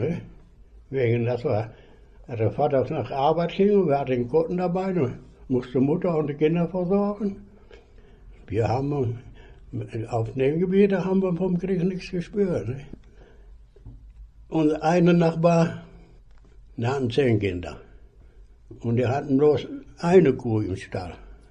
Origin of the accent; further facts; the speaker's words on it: Bornholz, Germany; born there; Geboren bin ich in Bornholz, einen Kilometer weiter, wo ich jetzt wohne.